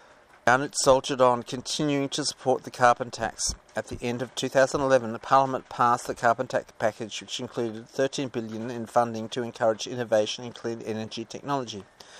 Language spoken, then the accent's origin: English; Perth, Western Australia, Australia; Across southern Australia, even in my hometown of Perth, you've got a wonderful combination of wind and solar